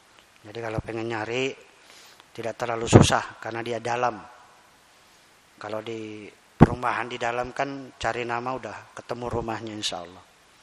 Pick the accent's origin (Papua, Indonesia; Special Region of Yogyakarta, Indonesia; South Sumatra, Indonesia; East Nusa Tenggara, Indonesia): Papua, Indonesia; also born or lived in Makassar / East Kalimantan; Kalau sekarang berubah jadi Makassar. Itu lahir saya, tapi besarnya bukan di Sulawesi, pindah-pindah. Jadi saya pernah pindah di Kalimantan Timur, pernah di terakhir di Papua. Jadi saya SMP SMA itu di Papua, di Sorong, kemudian Tembagapura karena bapak ibu saya di sana.